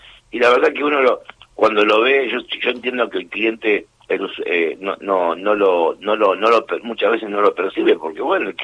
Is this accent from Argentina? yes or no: yes; Morón, Buenos Aires Province, Argentina; yo por ejemplo, soy de Morón